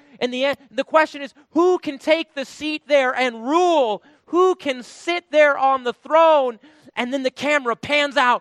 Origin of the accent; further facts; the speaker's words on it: South Dakota, United States; Okay, I grew up in South Dakota. My uncle worked on a sheep farm or sheep ranch.